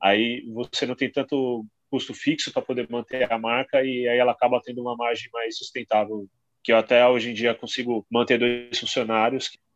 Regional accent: Guarulhos, São Paulo, Brazil; Eu sou de Guarulhos e eu fiz a faculdade inteira morando em Guarulhos e estudando em São Paulo.

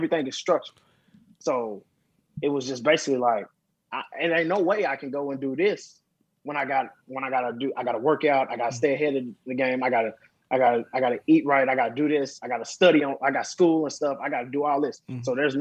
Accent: Dallas, Texas, United States; Dallas, Texas.

